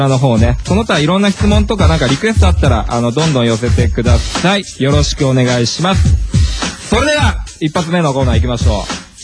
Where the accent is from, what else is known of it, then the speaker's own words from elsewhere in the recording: Saitama, Japan; 僕のね、地元埼玉のね、仲間が今日やってきてくれました。